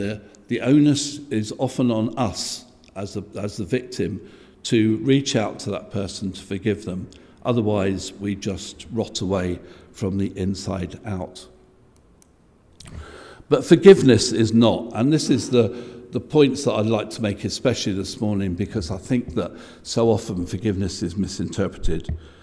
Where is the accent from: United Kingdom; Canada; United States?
United Kingdom; Chiswick, London; so I grew up in Chiswick, maybe 3 miles away was Ealing.